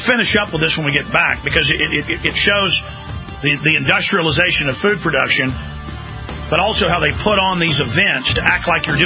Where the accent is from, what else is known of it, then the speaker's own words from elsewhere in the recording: Rockwall, Texas, United States; I remember growing up in Rockwall, Texas, when it was still dry.